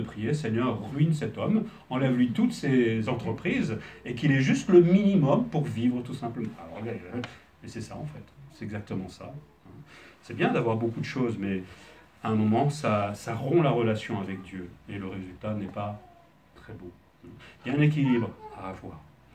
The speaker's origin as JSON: {"language": "French", "country": "France", "said": "Et on est Français. Hein. On est dans le lot."}